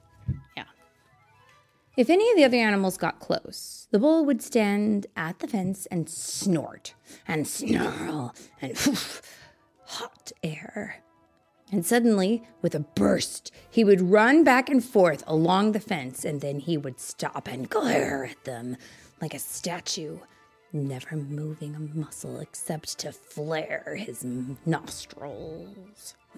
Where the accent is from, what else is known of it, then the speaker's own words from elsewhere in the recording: Kansas, United States; Mommy, I am from Kansas